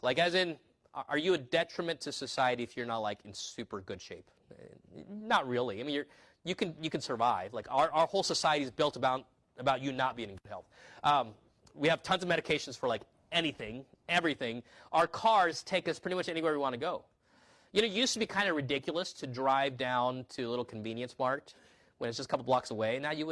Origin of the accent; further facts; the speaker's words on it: California, United States; also born or lived in Peru; I grew up in California. And when I wasn't living in California, I lived on the coast in Peru.